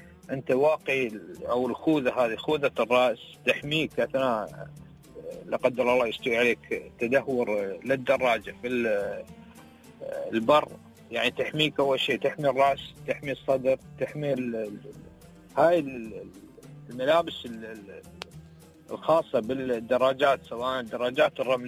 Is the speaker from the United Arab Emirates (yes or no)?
yes; United Arab Emirates